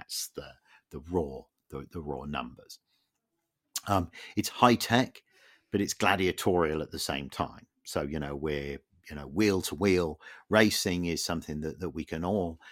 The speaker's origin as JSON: {"language": "English", "country": "United Kingdom", "said": "And I guess as a British motor racing fan, I had encountered some of this side of Ferrari before"}